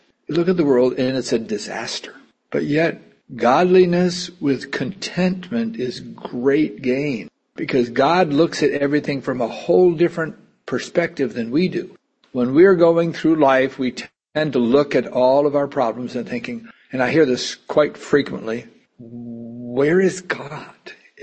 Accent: Los Angeles, California, United States; and I grew up in Rams territory when they were in L.A.

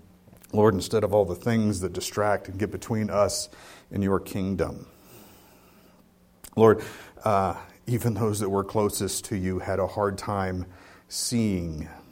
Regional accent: Sacramento, California, United States; So I grew up in Sacramento. We had two seasons.

